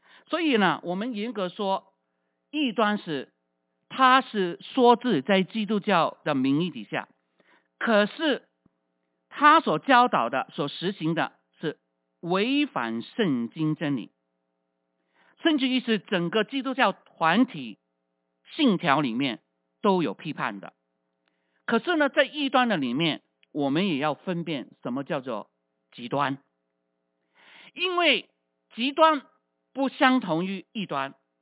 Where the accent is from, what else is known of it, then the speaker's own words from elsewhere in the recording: Fuzhou, Fujian, China; 我们福州人都是味道是很重的